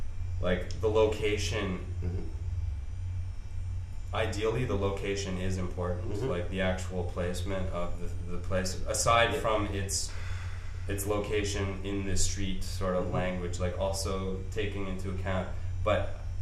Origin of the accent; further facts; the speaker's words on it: Toronto, Ontario, Canada; now in Montreal, Canada; I come from Toronto.